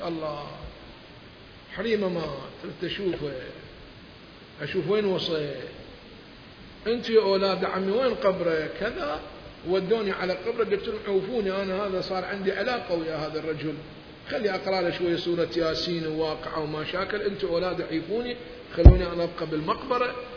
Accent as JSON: {"language": "Arabic", "town": "Najaf", "region": "Najaf Governorate", "country": "Iraq", "said": "احنا عندنا سيد عندنا في النجف"}